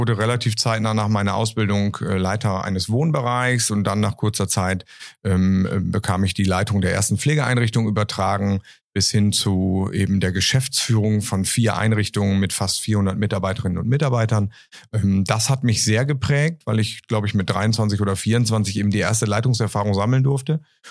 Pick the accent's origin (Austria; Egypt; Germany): Germany; Nordhorn, Lower Saxony; Ich möchte aktiv gestalten und ich möchte Verantwortung für meine Heimat übernehmen.